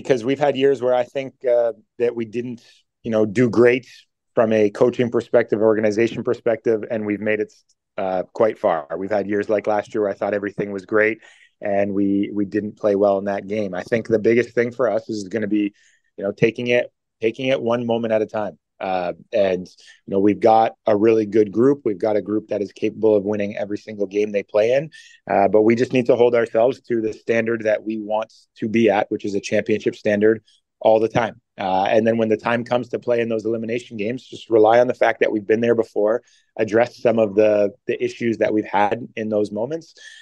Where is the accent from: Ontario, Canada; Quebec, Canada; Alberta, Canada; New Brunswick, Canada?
Ontario, Canada; Hamilton; because I'm from Hamilton